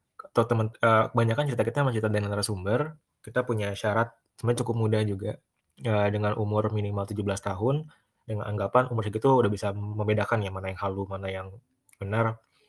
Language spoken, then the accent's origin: Indonesian; West Sumatra, Indonesia; also born or lived in Bogor; saya kan perantau dari Sumatera Barat. Saya kampus di Bogor